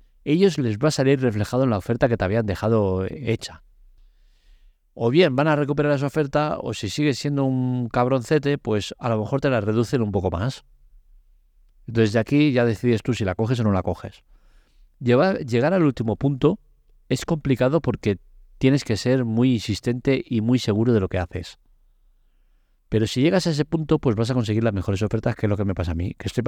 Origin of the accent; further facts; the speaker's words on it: Catalonia, Spain; Como buen catalán, la pela es la pela.